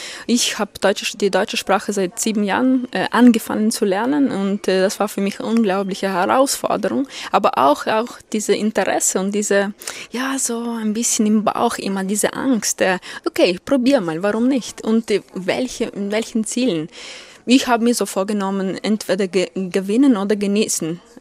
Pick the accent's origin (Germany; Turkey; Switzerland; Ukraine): Ukraine; Ivano-Frankivsk, Ivano-Frankivsk Oblast; now in Vienna, Austria; ich komme aus der Ukraine, aus der Westukraine, aus einer kleinen westlichen Stadt Ivano-Frankivsk, die ich San Francisco nenne. Ich lebe in Wien seit 2011.